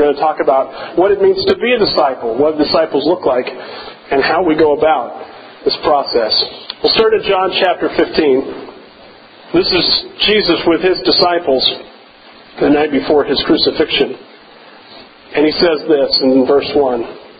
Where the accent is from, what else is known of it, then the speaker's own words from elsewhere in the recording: the South, United States; You know, I grew up in the South, so I'm still one of those folks that can enjoy snow